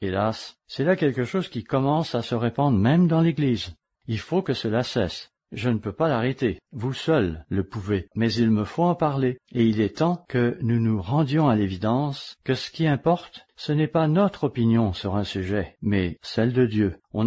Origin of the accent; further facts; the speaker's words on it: United States; French is a second language; Vous n'avez qu'à observer ce qui se passe chez nous aux États-Unis en ce moment.